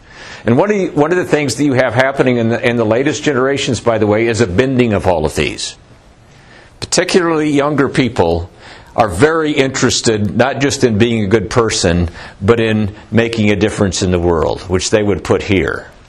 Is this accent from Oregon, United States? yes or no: yes; Roseburg, Oregon, United States; the people in my hometown of Roseburg show up there on Sunday